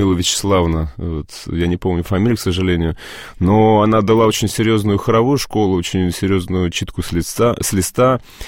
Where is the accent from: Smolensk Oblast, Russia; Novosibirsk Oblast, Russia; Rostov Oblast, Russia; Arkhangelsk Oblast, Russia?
Smolensk Oblast, Russia; Vyazma; как раз я сам из Вязьмы